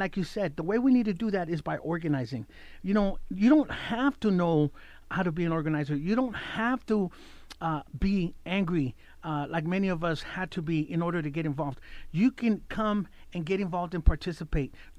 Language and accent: English; Mexicali, Baja California, Mexico; now in Reno, United States; I've been in Reno 43 years. Obviously, I've been back and forth from California. I'm originally from Mexicali, La Frontera.